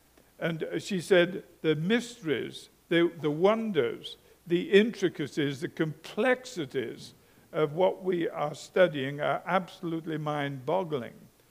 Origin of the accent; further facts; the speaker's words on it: United Kingdom; moved away as an adult; now in United States; I'm a Brit, and I lived the first half of my life in Britain